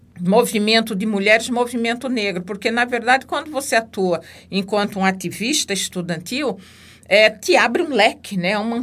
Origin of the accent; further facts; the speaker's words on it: Cuiabá, Mato Grosso, Brazil; Eu sou cuiabana, nascida no dia 21 de março de 1964.